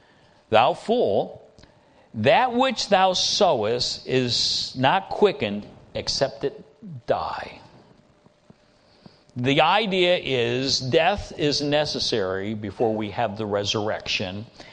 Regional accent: United States; and so we as an American people have been so secularized and so driven far away from the Scriptures

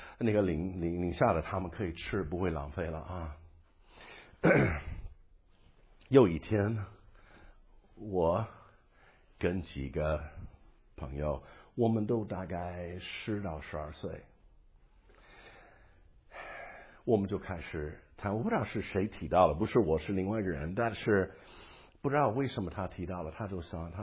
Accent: United States; Chinese is a second language; 我是美国的农民，在美国的农村长大啊

